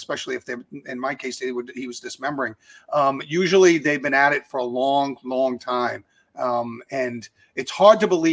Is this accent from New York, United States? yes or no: yes; West Babylon, New York, United States; I was actually from West Babylon, which is from in this case.